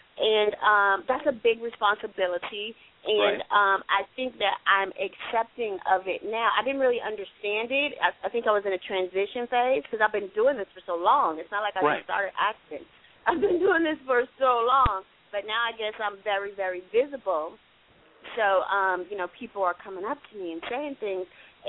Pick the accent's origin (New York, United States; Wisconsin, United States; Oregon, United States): Wisconsin, United States; Milwaukee; I grew up, I'm from Milwaukee, Wisconsin, and I just knew I had to get out of Wisconsin.